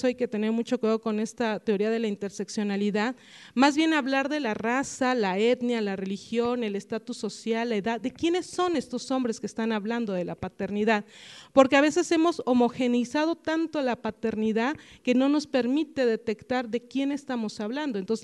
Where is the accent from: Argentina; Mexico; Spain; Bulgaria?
Mexico; Jonacatepec, Morelos; Yo soy originaria de Jonacatepec, Morelos, es una zona al oriente del estado de Morelos